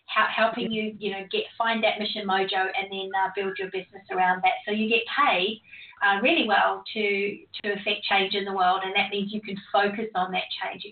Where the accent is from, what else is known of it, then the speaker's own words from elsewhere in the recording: New Zealand; also born or lived in United States / Europe; now in Australia; I am a New Zealander, by the way, just to put that accent to bed. You're wondering where I'm from. I'm a New Zealander, but I live in Australia now. And I've lived in the United States and Europe.